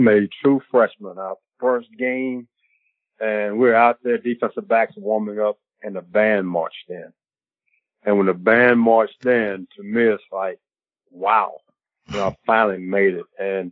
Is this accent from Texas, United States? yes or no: yes; Texas, United States; Well, you know, I grew up through integration in Texas.